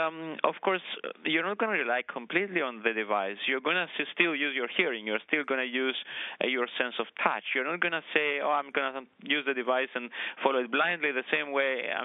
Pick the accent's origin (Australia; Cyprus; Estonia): Cyprus; moved away as an adult; now in United States; I come from Cyprus. I'm a native of Cyprus. I came to the U.S.